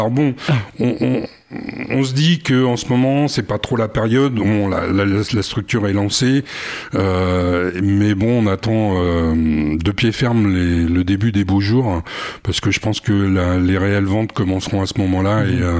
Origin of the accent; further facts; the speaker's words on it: Paris, Île-de-France, France; moved away; moi je suis un citoyen du monde. moi à l'origine, je suis parisien.